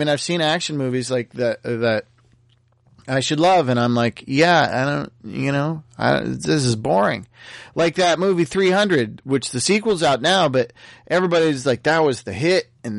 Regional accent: United States; because I'm an American

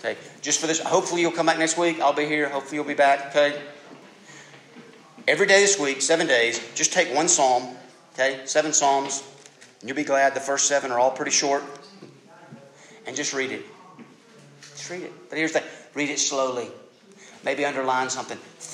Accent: the South, United States; See, a lot of us growing up in the Bible Belt South, here's what we really think.

